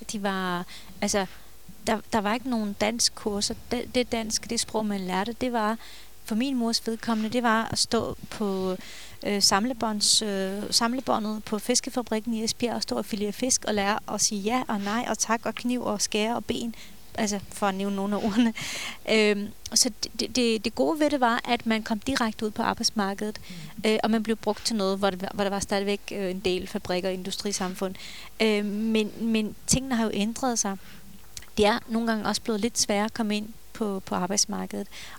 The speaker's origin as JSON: {"language": "Danish", "country": "Turkey", "said": "hvor jeg kommer fra, op ved hvad hedder den anatolske højslette tæt ved Sortehavet"}